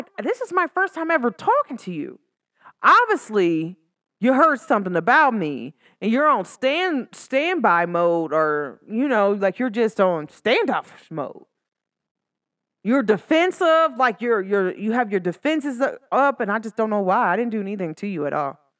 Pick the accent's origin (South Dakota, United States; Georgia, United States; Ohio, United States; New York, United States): Ohio, United States; Cincinnati; I don't care where I'm at in the world. I'm from Cincinnati. Cincinnati is considered one of the skeppiest places ever.